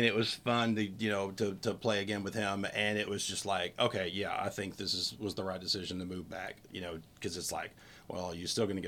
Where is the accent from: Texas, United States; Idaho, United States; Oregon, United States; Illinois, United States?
Texas, United States; Irving; also born or lived in Arizona / Nashville; I'm originally from Irving. I was born and raised in Irving.